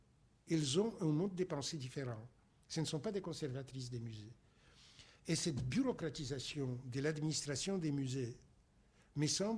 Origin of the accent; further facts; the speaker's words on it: Poland; mais pour mon pays natal, pour la Pologne, ça vaut aussi